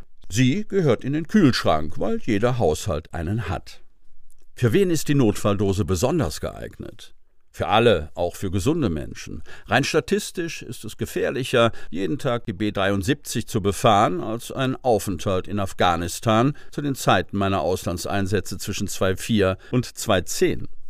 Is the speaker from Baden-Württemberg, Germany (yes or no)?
yes; Freiburg im Breisgau, Baden-Württemberg, Germany; born there; Ich wurde in Freiburg im Breisgau geboren.